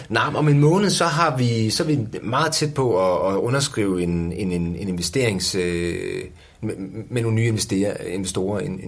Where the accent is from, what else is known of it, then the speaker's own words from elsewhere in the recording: Jutland, Denmark; Jamen, jeg er jo jyde.